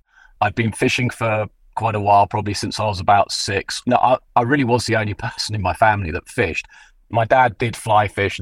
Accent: Cambridge, East of England, United Kingdom; now in United States; So I grew up in Cambridge. I actually grew up in the town till I was about nine.

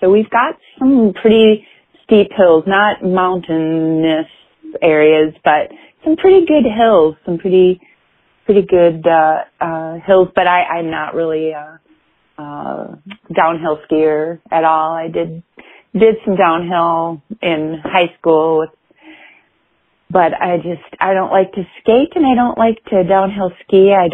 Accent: Wayzata, Minnesota, United States; Yeah, so I grew up here in Minnesota. I was born in the house my parents still live in, just on the outskirts of Minneapolis, Minnesota. And went to school in Minnesota.

